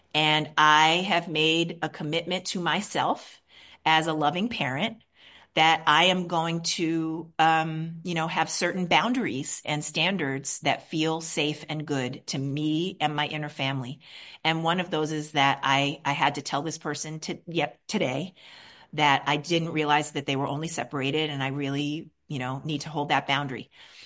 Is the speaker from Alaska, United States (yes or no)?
no; Queens, New York, United States; I'm from Queens. There were no ponies when I was growing up.